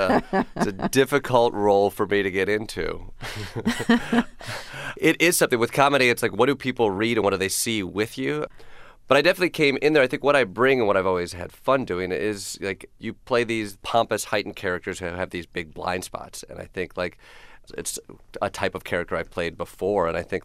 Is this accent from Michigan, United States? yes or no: yes; Kalamazoo, Michigan, United States; when I tell people I'm from Kalamazoo, they're like, "Oh, that's a fake name."